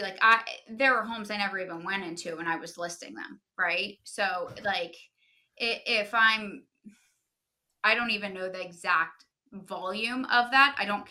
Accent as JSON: {"language": "English", "town": "Jupiter", "region": "Florida", "country": "United States", "tie": "born or raised there", "said": "I was born and raised in Jupiter, and I love where I live, and I'll never live anywhere else."}